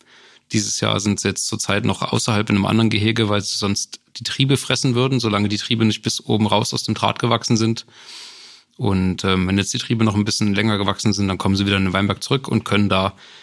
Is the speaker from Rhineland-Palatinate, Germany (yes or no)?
yes; Rhineland-Palatinate, Germany; born there; now in Sörnewitz, Germany; Korrekt, meine Eltern sind eigentlich an der Mosel geboren, genauso wie ich.